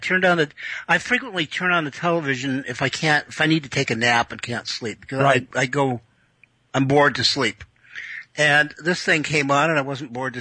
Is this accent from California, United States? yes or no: yes; California, United States; And in my mind, you know, I'm from Northern California.